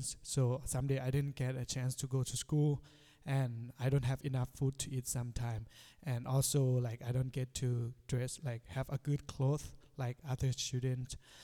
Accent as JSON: {"language": "English", "region": "Chiang Mai", "country": "Thailand", "said": "I'm from Chiang Mai, Thailand."}